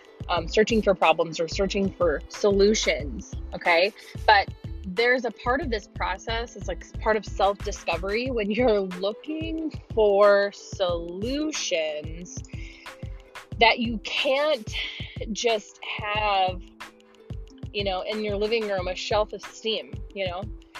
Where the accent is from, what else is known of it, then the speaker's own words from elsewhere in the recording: Illinois, United States; now in Nashville, United States; I am formerly from Illinois as of May. So like 6 months ago, I moved to Nashville.